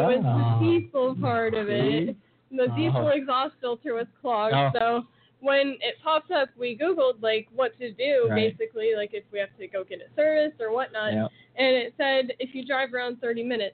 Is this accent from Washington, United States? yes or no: no; Las Vegas, Nevada, United States; hey, we're from Vegas. Right. We're stuck in who knows where, Santa Quinn, Utah.